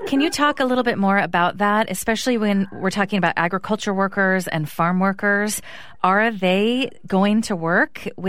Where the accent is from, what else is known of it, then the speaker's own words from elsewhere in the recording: California, United States; Well, you know, I grew up in Sonoma County, Arielle, so I knew Healdsburg before it was referred to as the wine country.